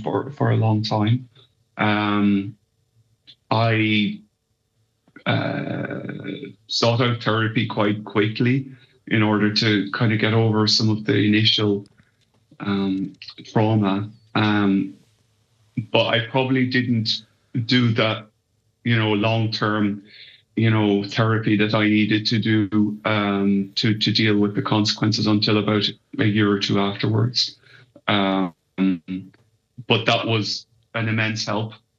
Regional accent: Ireland; I do think as Irish people, we don't talk enough about it.

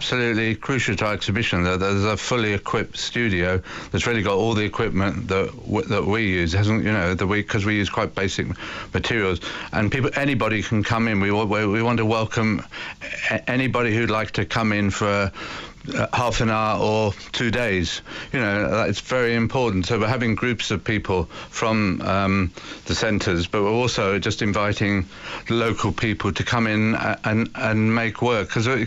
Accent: United Kingdom; We're implicated all the time, I think, and we make work in which we're implicated by being British.

